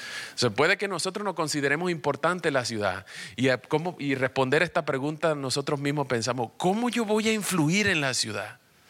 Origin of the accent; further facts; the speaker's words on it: Venezuela; now in Washington, D.C., United States; yo soy de Venezuela. Desde hace 7 años y medio estoy en Washington, D.C.